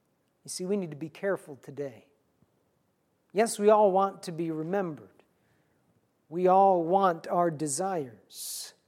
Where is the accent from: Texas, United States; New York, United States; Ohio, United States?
Ohio, United States; Cleveland; I grew up around Cleveland, Ohio, and so I paid attention to the Cleveland Indians growing up.